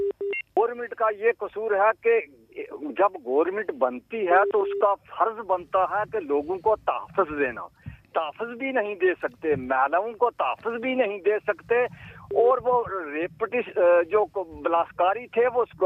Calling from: Jammu and Kashmir, India; मैं जेएंडके से सर बोल रहा हूँ … डिस्ट्रिक्ट पुलिस से।

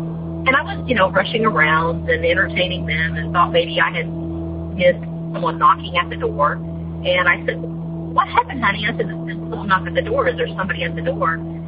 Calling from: Florida, United States; Hi, Tony and Jenny. … I'm calling you from Florida.

